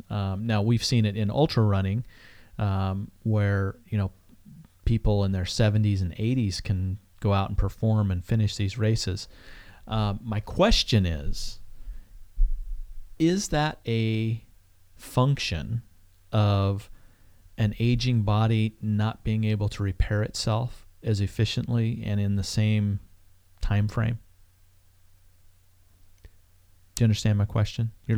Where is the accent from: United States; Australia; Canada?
United States; Wyoming; I'm from Wyoming. Yeah. I like the cold.